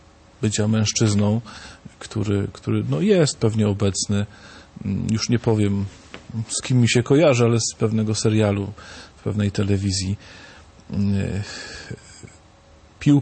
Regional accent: Silesian Voivodeship, Poland; Ja jestem ze Śląska

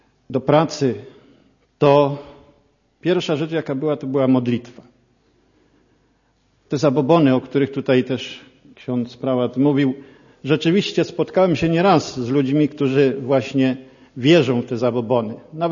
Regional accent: Łódź Voivodeship, Poland; pochodzę akurat z terenu rolniczego, spod Łodzi, gdzie nazywają tam wszystkich badylarzami

